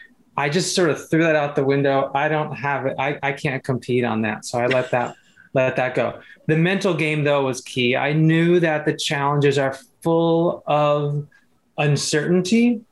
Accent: California, United States; He's from the Bay. I'm from the Bay.

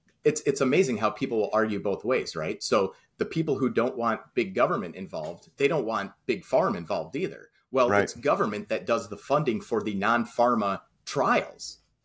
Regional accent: United States; accent: Michigan Chicago; with my Michigan Chicago accent

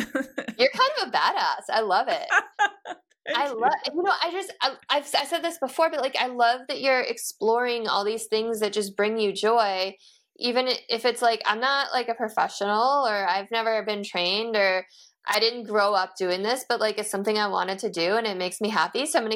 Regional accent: Illinois, United States; now in California, United States; Like, I'm from Illinois, but I live in California.

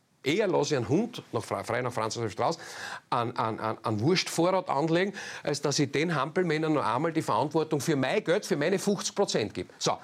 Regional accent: Austria; dann zerstören wir am Ende die übergebliebenen Betriebe, die es bei uns in Österreich

